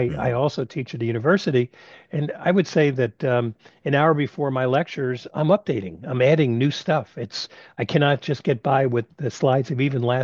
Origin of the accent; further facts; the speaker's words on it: Brooklyn, New York, United States; accent: Brooklyn; It helped diminish my Brooklyn accent that I had. Didn't know I had it.